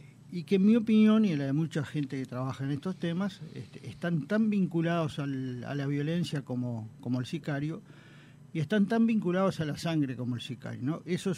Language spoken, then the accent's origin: Spanish; Montevideo, Uruguay; born there; also born or lived in Trinidad; Y nací en Montevideo, pero soy trinitario por adopción.